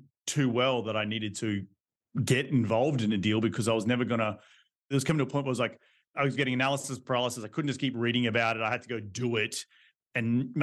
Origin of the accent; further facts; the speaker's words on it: Australia; Well, yep, originally from Australia, as you can tell. My West Texas accent gives it away. Moved out here in 2012